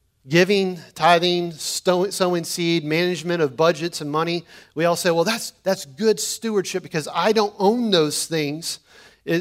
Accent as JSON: {"language": "English", "country": "United States", "said": "The pride that I have flowing out of being American is because God has sent me to this nation to be a light inside of it."}